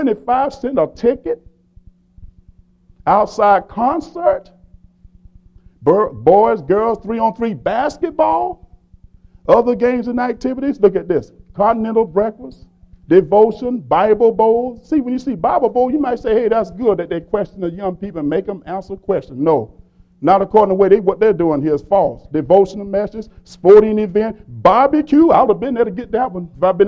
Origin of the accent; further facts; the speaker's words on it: Jacksonville, Florida, United States; Now, this is a congregation, Northside Church of Christ, in my hometown, Jacksonville, Florida.